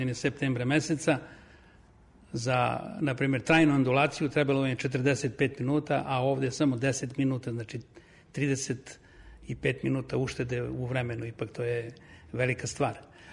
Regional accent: Kruševac, Southern and Eastern Serbia, Serbia; Baš iz Kruševca.

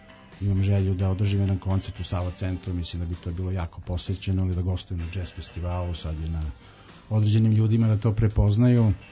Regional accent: Belgrade, Serbia; kod nas u Beogradu

